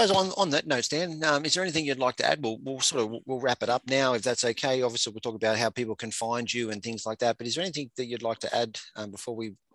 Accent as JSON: {"language": "English", "country": "Australia", "said": "I often refer to myself as just an Aussie guy trying to educate, you know."}